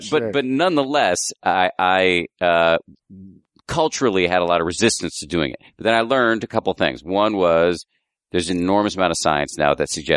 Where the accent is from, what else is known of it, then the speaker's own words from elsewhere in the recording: Massachusetts, United States; I grew up in the People's Republic of Massachusetts.